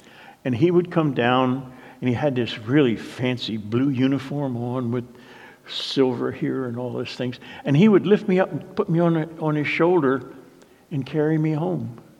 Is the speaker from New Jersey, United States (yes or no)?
yes; New Jersey, United States; also born or lived in Pennsylvania; I remember growing up in New Jersey and Pennsylvania.